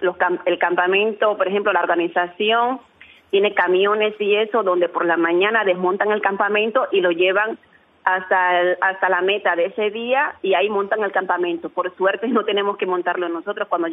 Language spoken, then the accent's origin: Spanish; Guantánamo, Cuba; que soy de Guantánamo.